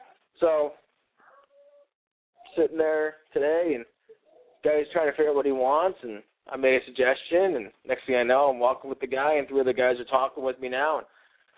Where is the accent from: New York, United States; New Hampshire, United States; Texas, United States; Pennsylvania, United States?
Pennsylvania, United States; Growing up in Pennsylvania, rainbow trout, you don't use as bait.